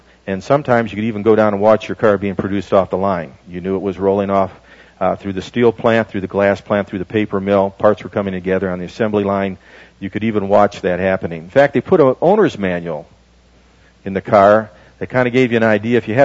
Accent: Michigan, United States; I grew up in Michigan.

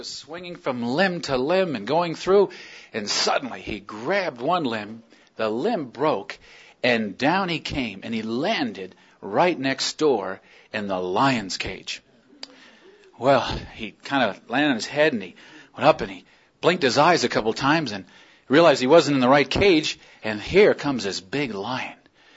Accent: New Jersey, United States; I grew up in New Jersey. That's a state way on the other end.

